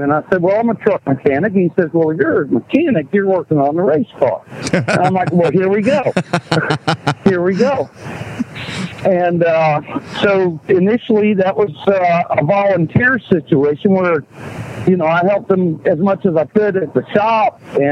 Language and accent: English; Daytona, Florida, United States; First of all, I grew up in Daytona, Florida, and so NASCAR has always been